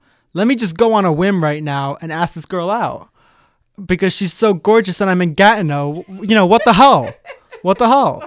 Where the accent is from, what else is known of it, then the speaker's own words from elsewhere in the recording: Philadelphia, Pennsylvania, United States; moved away as an adult; I moved here December 2022. And so that was when the Amtrak, I'm from the States, I'm from Philadelphia.